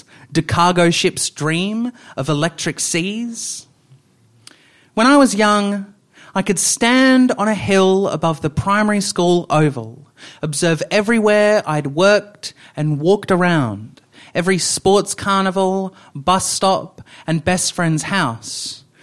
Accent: Perth, Western Australia, Australia; it's a little bit about growing up in Perth and sort of the landscape of the place

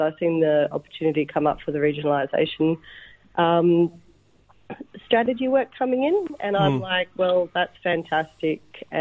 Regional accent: Port Hedland, Western Australia, Australia; And I grew up in Headland, so I was pretty much raised as a Pilbara kid. Come back down home when I was about 21, 22, studied.

